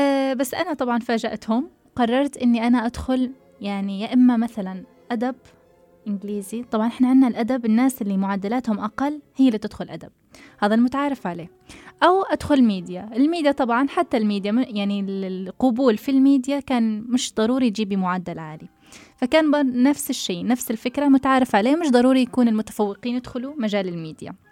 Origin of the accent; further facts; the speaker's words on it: Tunisia; أنا شو العادات والتقاليد اللي عندنا في تونس لازم أمشي عليها. لا بالعكس، أنا واصلة العمر يعني 24 مفروض أكون عارفة عادات تقاليد تونس كلها،